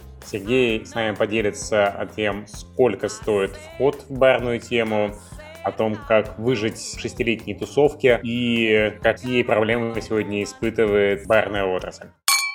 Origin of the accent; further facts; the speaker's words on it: Yoshkar-Ola, Mari El, Russia; Я вообще из Вишкар-Олы и живу в Вишкар-Оле.